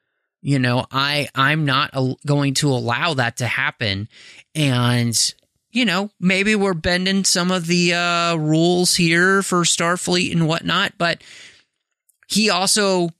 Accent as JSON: {"language": "English", "region": "Texas", "country": "United States", "said": "people hear that I'm from Texas and you know, I live in the Northwest now"}